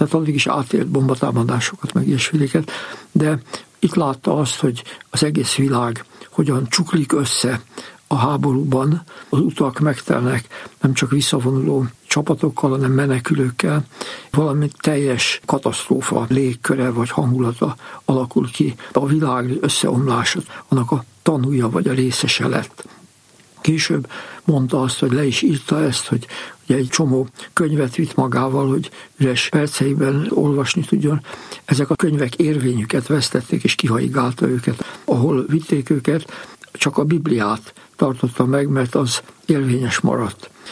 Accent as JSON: {"language": "Hungarian", "country": "Hungary", "said": "Amikor meghallották, hogy mi magyarok vagyunk"}